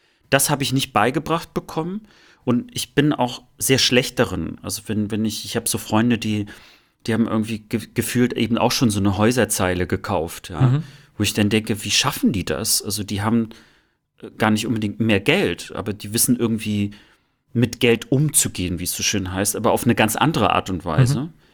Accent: East Germany, Germany; Und ich glaube auch, dass wir dort als Ostdeutsche in der Tat ein bisschen lange Zeit einfach hinterherhinken.

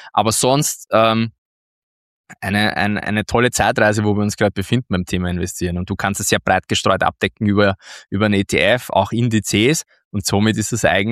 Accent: Austria; das gefällt mir natürlich als Österreicher sehr gut

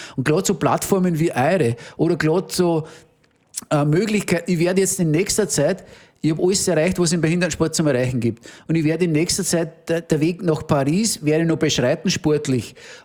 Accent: Upper Austria, Austria; genauso wie er aufgewachsen ist bei uns im Innviertel, da bodenständig und ehrlich und anständig und auch religiös

